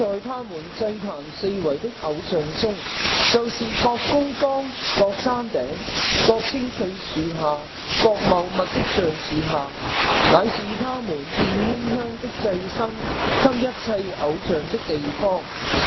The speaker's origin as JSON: {"language": "Cantonese", "country": "China", "said": "即係好似我哋中国人嘅传统㗎嘛，即係屋企度安个位就得㗎啦。"}